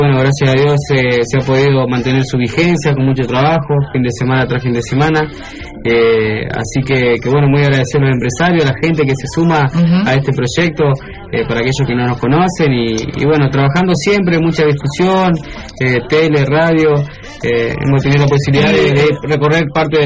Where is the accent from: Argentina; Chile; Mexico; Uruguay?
Argentina; Paraná, Entre Ríos; Yo soy el único de Paraná